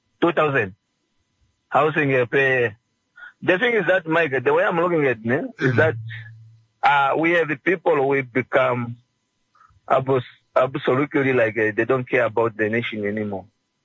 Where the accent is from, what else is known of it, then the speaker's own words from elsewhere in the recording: India; this is what we as an Indian, we don't realize.